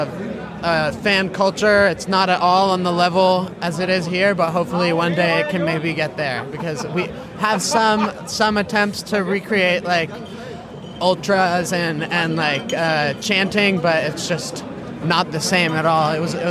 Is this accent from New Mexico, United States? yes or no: no; San Francisco, California, United States; I'm from San Francisco, and I grew up there